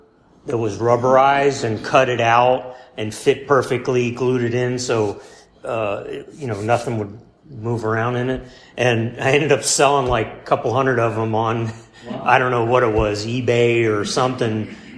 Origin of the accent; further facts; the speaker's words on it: Tampa, Florida, United States; I lived in Polo for 8 years. I grew up in the Tampa, St. Petersburg area.